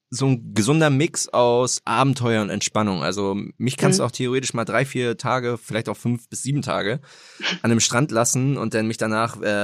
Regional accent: Hamburg area, Germany; ich bin in Hamburg geboren, dann hier vor den Toren Hamburgs aufgewachsen, dann zum Studieren weg gewesen. Und jetzt bin ich seit fast 2 Jahren wieder hier

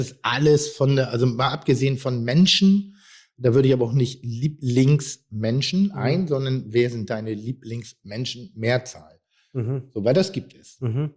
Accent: Pinneberg, Schleswig-Holstein, Germany; ich als Pinneberger, der ja auch kein Hamburger ist, aber trotzdem sein ganzes Schaffen, sein Leben in Hamburg verbringt

